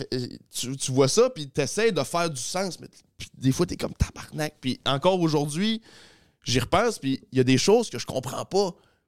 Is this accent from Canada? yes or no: yes; Rimouski, Quebec, Canada; Si tu as grandi là, puis tu dis, genre, moi, Rimouski, c'est ma maison